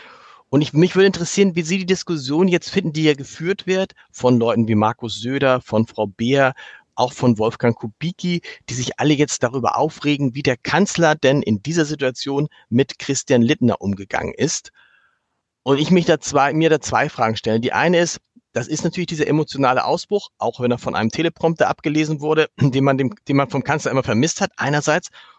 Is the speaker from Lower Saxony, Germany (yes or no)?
yes; Osnabrück, Lower Saxony, Germany; So ein bisschen, ich komme zum Glück aus Osnabrück.